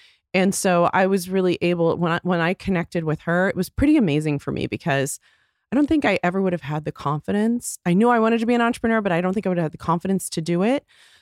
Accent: Texas, United States; I grew up in Texas and I was always like slathering my face in makeup and trying to recreate looks.

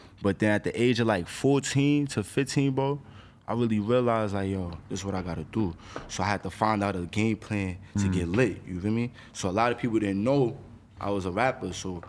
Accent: Bronx, New York, United States; I come from the Bronx, you feel me?

